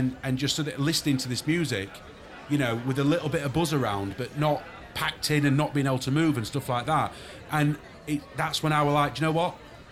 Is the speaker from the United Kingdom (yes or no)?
yes; Yorkshire and the Humber, United Kingdom; I find it hard to say Lancashire, being a Yorkshireman.